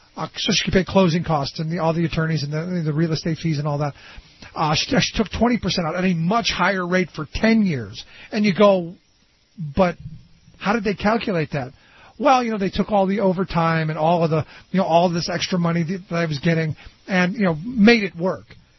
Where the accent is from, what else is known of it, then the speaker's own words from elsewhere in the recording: Cleveland, Ohio, United States; Because I go into a large number of areas, like my hometown of Cleveland, where they repossessed houses in lower working class neighborhoods